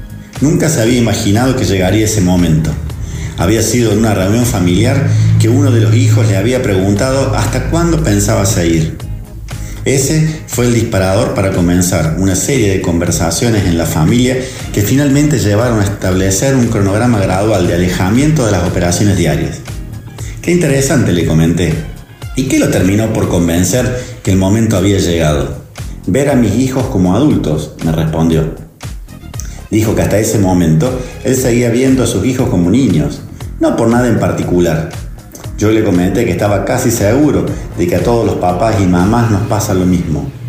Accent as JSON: {"language": "Spanish", "country": "Argentina", "said": "Italia, como nuestra Argentina, es un país con muchísima incidencia de empresas de tipo familiar."}